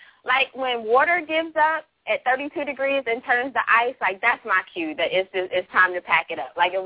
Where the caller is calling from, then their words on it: Alabama, United States; I'm in Southern Alabama, and it's in the 30s down here, and this is, like, Arctic for us.